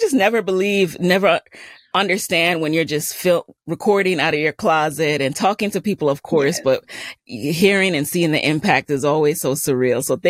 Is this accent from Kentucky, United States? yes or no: no; New York City, New York, United States; Like I grew up in the Bronx, so I think that it has some similarities there.